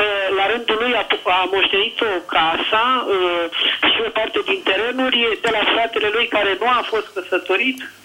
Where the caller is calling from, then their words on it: Bucharest, Romania; sunt din București.